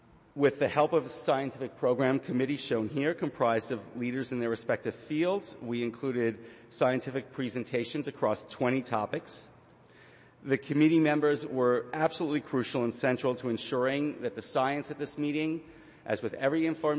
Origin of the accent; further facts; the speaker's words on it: New York, United States; So as a child growing up in the New York City area, I remember taking trips with my family down I-95 to D.C. or to Florida